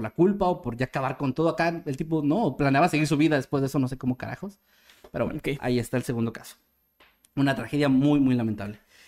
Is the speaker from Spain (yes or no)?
no; Mexico; me voy a morder la lengua como mexicano